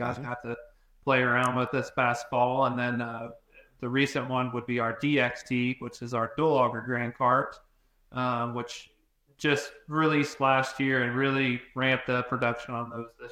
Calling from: Lawson, Missouri, United States; Yeah, so I'm in Lawson, Missouri, just outside of Kansas City here at the home office.

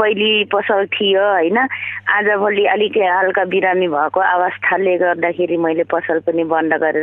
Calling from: Dhankuta, Koshi Province, Nepal; यो धनकुटा भेरेतारबाट

